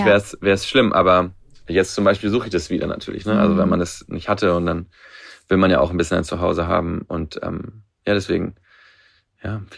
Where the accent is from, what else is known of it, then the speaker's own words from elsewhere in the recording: Barcelona, Catalonia, Spain; ich weiß, Barcelona ist meine Heimat, aber bei ihm ist es schon so, dass er das, glaube ich, nicht weiß.